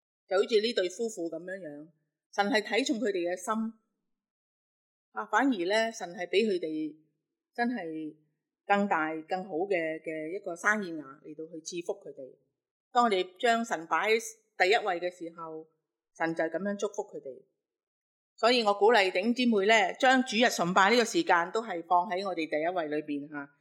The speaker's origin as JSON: {"language": "Chinese", "country": "Hong Kong", "said": "对于我们香港人一向过着很繁忙的生活来讲"}